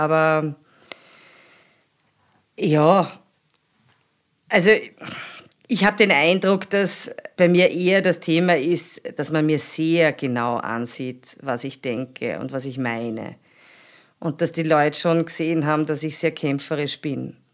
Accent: Austria

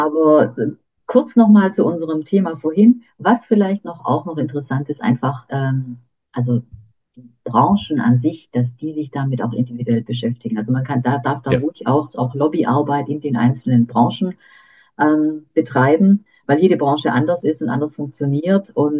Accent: Germany; also born or lived in Slovenia; ich bin ja eigentlich in Deutschland aufgewachsen

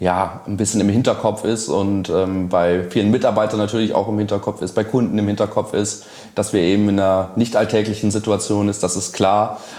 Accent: Rhineland, Germany; ich komme ja auch aus dem Rheinland, sehr rheinisch geprägt.

